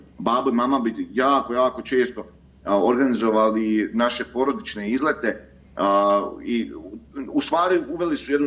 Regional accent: Gornji Vakuf, Federation of Bosnia and Herzegovina, Bosnia & Herzegovina; also born or lived in Zenica; rođen sam dakle u Zenici 87. godine, sve do svoje 7. godine, dakle do polaska u osnovnu školu, živio sam u Gornjem Vakufu

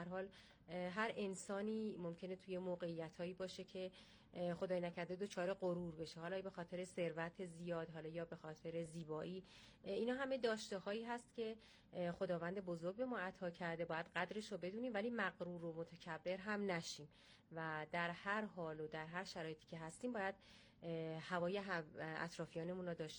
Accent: Shahrekord, Chaharmahal and Bakhtiari, Iran; اهل شهر کردم

